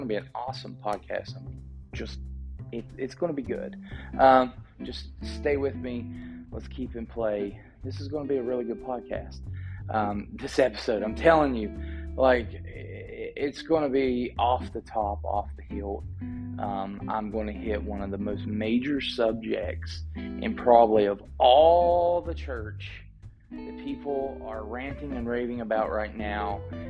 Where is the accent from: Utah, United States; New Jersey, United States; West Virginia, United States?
West Virginia, United States; and I come from Southern West Virginia. So Southern West Virginia, you have a lot of KJV only Baptist churches